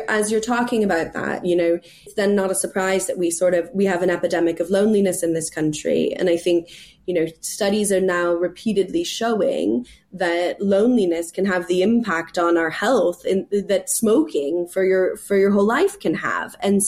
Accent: California, United States; moved away as an adult; when I first left university, I moved to New York City, and I'm from California

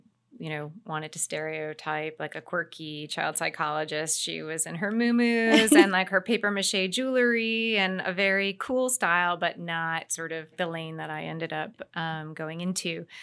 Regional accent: Boston, Massachusetts, United States; now in New York, United States; I'm originally from Boston, outside of Boston. But I've now lived in New York longer than I ever lived in Boston.

